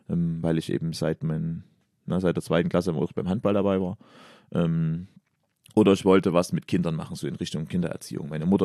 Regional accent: Weißenborn, Saxony, Germany; also born or lived in Freiberg; Sachsen, ne, Mittelsachsen. Ja. Und dann, also da habe ich gewohnt, bis ich 6 war und mit der Grundschule sind wir nach Weißenborn gezogen.

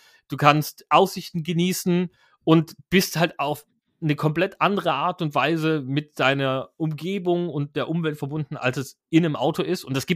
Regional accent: Baden-Württemberg, Germany; Schwarzwald hatte ich schon angedeutet, bin ich in der Ecke teilweise aufgewachsen

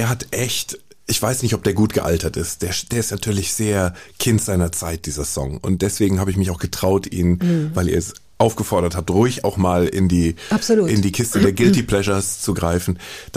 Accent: Hesse, Germany; ich bin im Sendegebiet des Hessischen Rundfunks groß geworden

